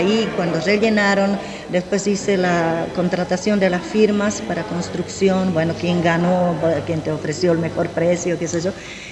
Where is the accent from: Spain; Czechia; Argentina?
Czechia; Ostrava, Moravian-Silesian Region; Spanish is a second language; porque yo soy de Ostrava y de Beskidy es toda la parte montañosa que nos rodea